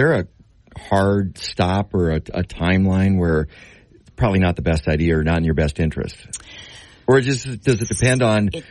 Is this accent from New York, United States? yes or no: no; Grand Forks, North Dakota, United States; You know, it's funny because I remember growing up in Grand Forks, and it was like, okay, everybody wanted out.